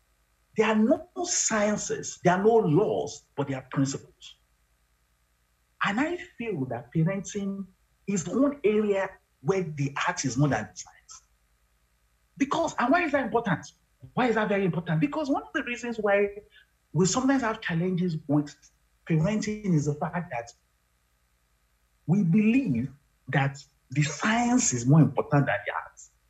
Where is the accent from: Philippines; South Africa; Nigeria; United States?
Nigeria; Ibadan, Oyo; I grew up in Ibadan, and I used to play table tennis when we were young.